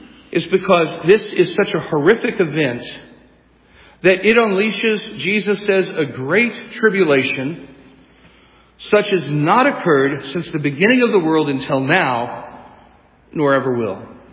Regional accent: St. Louis, Missouri, United States; You know, I grew up here in St. Louis

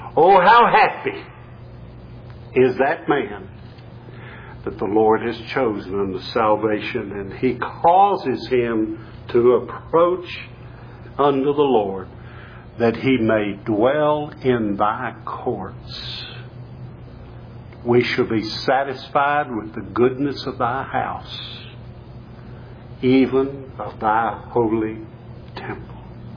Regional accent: the South, United States; born there; And I'm glad I was born in the South, too.

